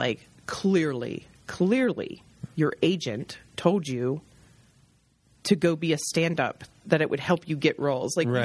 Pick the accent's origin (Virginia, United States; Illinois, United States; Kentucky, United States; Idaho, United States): Virginia, United States; also born or lived in New York; now in Los Angeles, United States; Yeah, I live in L.A. now. I'm originally from Virginia.